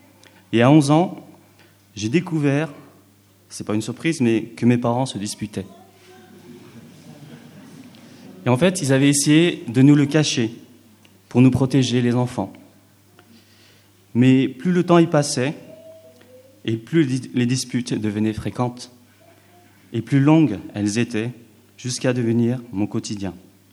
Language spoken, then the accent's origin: French; French Guiana; ayant passé en fait mon enfance en Guyane française, j'ai vécu dans un village au milieu de la nature, la jungle.